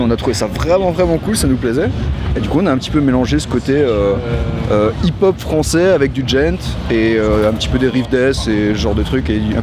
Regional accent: Grand Est, France; parce qu'on vient d'Alsace, en fait, dans un petit village.

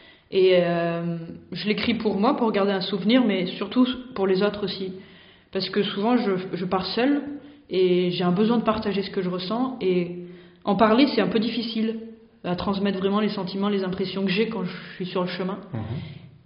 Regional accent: Le Puy-en-Velay, Auvergne-Rhône-Alpes, France; je suis née au Puy-en-Velay, c'est un des départs du chemin de Saint-Jacques. Et même la maison où j'habitais, devant la maison, il y a le chemin de Saint-Jacques qui arrive au Puy, celui qui vient de Genève

